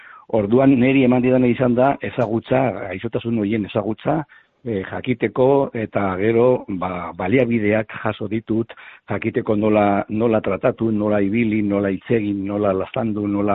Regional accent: Opakua, Basque Country, Spain; born there; now in Vitoria-Gasteiz, Spain; Gasteizen bizi naiz, bai. Jaio nintzen Opakuan.

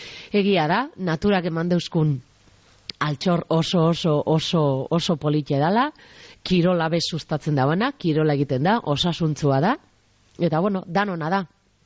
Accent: Basque Country, Spain; Auzolana eta euskalduna gara moduan ikusita

